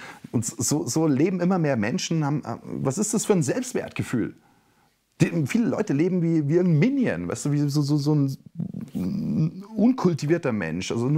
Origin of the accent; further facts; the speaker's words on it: Bavaria, Germany; Ich bin selber aus Bayern und so.